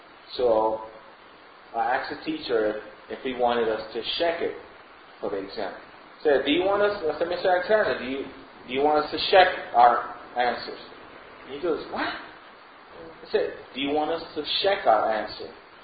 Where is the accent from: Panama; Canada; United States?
Panama; But then I tell them, "Oh yeah, I'm Panamanian."